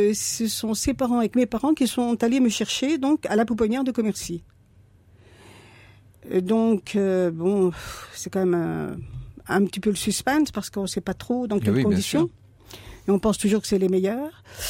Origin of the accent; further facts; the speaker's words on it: Wallonia, Belgium; donc je venais de près de Liège